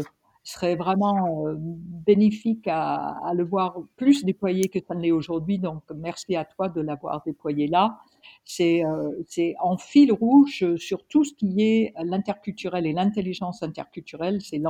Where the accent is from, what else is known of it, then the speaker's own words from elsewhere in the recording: United States; accent: American; French is a second language; moved away as an adult; now in France; Moi, j'ai grandi aux États-Unis, j'ai appris le français à l'école.